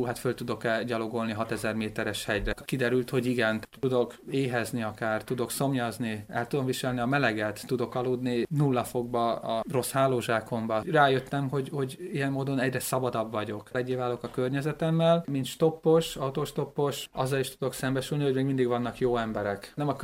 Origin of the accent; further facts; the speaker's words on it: Hungary; és amikor mondtam, hogy Magyarországról jöttem, akkor fölkapta a fejét